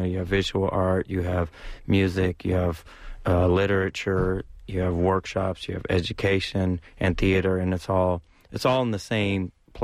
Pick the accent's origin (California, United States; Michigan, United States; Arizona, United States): California, United States; San Francisco; I grew up in San Francisco, so like the notion of a place like the Ballet or ACT, they just seem like big buildings when you grew up here